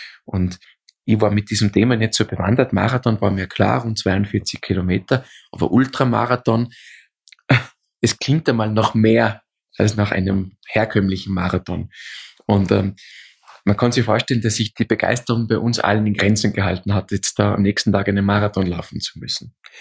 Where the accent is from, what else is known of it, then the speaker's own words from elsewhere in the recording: Austria; bei uns in Österreich sagt man diese Polterei macht, also in Deutschland würde man sagen, diesen Junggesellenabschied